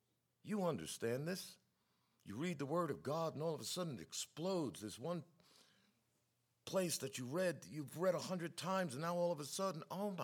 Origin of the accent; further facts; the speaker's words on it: Brooklyn, New York, United States; I know holy. I know hell. I'm from Brooklyn.